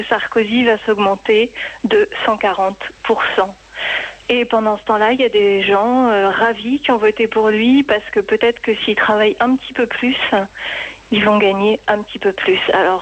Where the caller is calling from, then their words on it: Occitanie, France; je suis d'Aveyron.